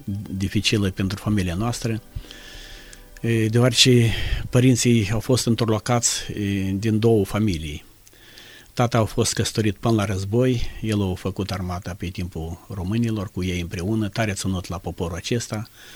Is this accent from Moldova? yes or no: yes; Chișinău, Moldova; suntem din Republica Moldova, orașul Chișinău. Am trecut de 60 de ani acum